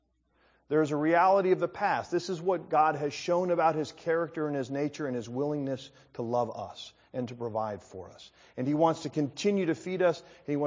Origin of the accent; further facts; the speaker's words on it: Colorado, United States; born there; I was born in Colorado.